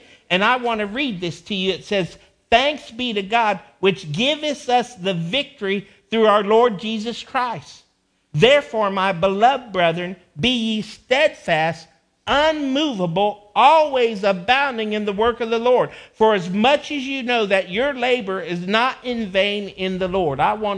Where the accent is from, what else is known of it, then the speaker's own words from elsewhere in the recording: United States; I'm a proud American. I love my American citizenship, and I love our American freedoms.